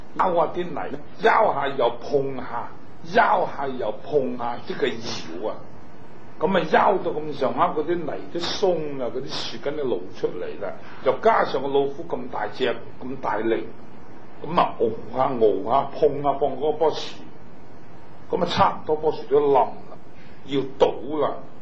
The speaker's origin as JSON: {"language": "Cantonese", "country": "China", "said": "我哋系中国人"}